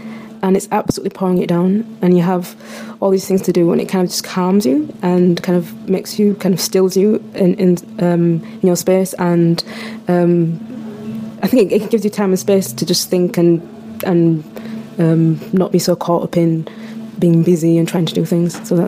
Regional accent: Yorkshire and the Humber, United Kingdom; now in Oxford, United Kingdom; I'm from Yorkshire and I live in Oxford

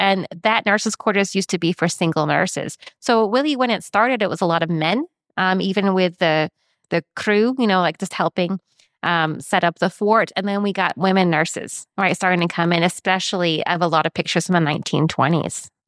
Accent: Dallas, Texas, United States; And I'm from Dallas area.

